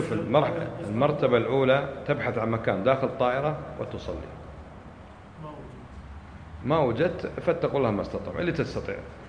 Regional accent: Kuwait; أنا كنت أدرس عند الشيخ السعودي وأنا كويتي

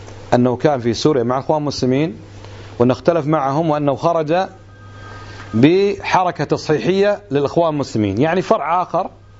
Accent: Khaitan, Farwaniya, Kuwait; وأنا من هالخيطان كما تعلمون.

